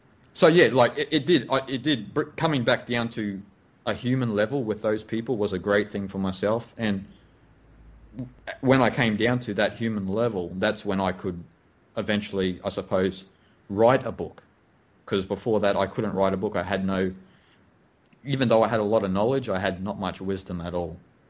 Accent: Australia; I am Australian, I am a male

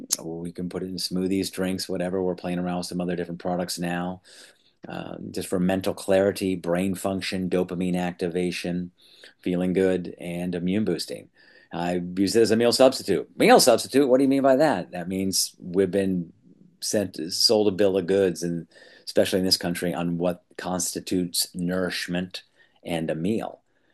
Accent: Austin, Texas, United States; also born or lived in California; moved back to Austin because everything was had been burned down in California, and so came back to my hometown of Austin

